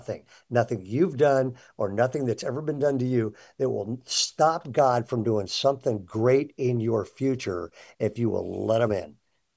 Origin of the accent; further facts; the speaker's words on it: California, United States; I grew up in Southern California.